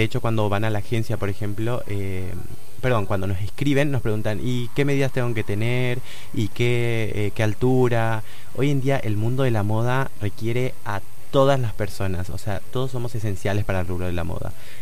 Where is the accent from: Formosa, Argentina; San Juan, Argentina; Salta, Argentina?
Formosa, Argentina; Las Lomitas; Sí, soy de acá.